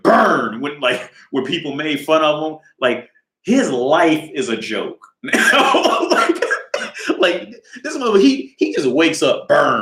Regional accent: United States; now in Prague, Czech Republic; because I grew up in America, and America things are very much more spread out. Where here, everything's, you know, in Prague, it's all condensed, man.

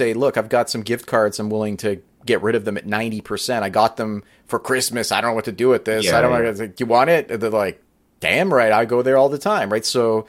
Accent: Canada; So the fact that I'm Canadian is going to be like, well, sorry, you're not qualified.

